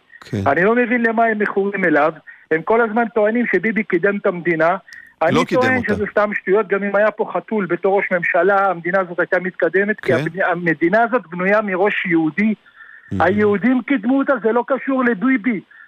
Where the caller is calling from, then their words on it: Bat Yam, Tel Aviv District, Israel; אני מאזור המרכז, אני מבת ים.